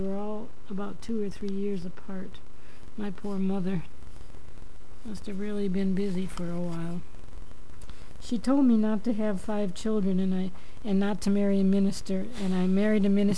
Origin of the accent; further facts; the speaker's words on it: Mount Vernon, Washington, United States; born there; I was born in Mount Vernon, Washington, and I completed this family of five children